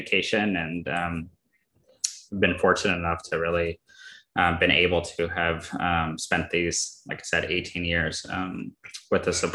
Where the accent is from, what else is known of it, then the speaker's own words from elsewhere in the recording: Santa Fe, New Mexico, United States; I grew up in Santa Fe, New Mexico as well.